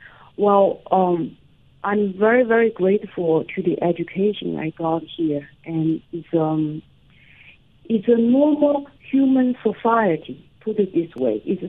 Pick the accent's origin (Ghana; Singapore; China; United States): China; English is a second language; I grew up in China.